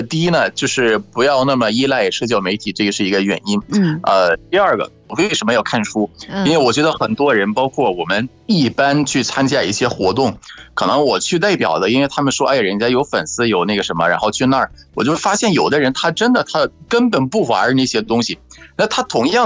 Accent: Egypt; Chinese is a second language

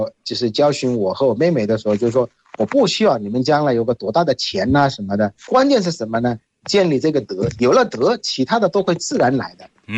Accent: Bangladesh; Chinese is a second language; 我是来自于孟加拉国的

